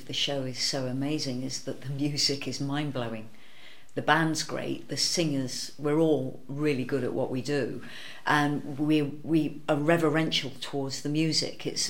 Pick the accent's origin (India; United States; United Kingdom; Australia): United Kingdom; Birmingham, West Midlands; I'm from Birmingham in the Midlands, where there was an awful lot of rock theatre.